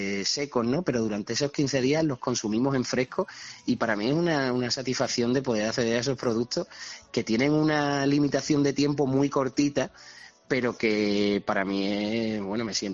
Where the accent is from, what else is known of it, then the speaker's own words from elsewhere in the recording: Andalusia, Spain; Mi pueblo es un pueblo que ya termina la conocida Sierra de los Pueblos Blancos. Somos el último pueblo ya blindando con la zona de Málaga, incluso con la Sierra Sur de Sevilla